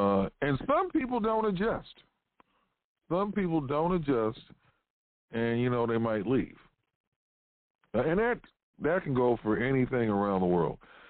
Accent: Washington, District of Columbia, United States; Because I grew up in Washington, D.C., where you got the White House, you got the U.S. Capitol, you got the Smithsonian Museums

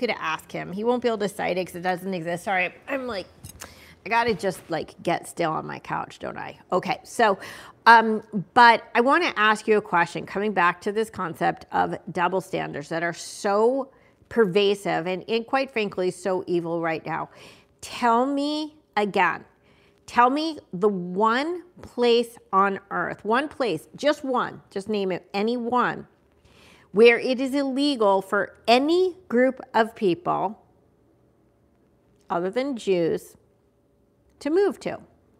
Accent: United States; born there; I'm so blessed and proud and lucky to have been born in this country and to be an American.

